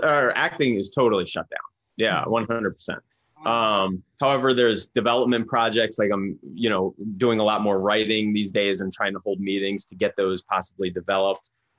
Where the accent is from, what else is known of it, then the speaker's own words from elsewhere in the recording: Pottstown, Pennsylvania, United States; I grew up in Pennsylvania, Pottstown, Pennsylvania, and it's 2 hours away from New York City.